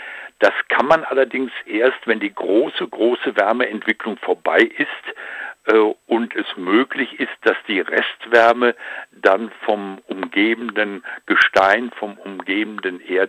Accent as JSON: {"language": "German", "town": "Gundremmingen", "region": "Bavaria", "country": "Germany", "said": "Nein, ich komme nicht aus Gorleben. Der Anfangsbuchstabe stimmt. Es ist Gundremming."}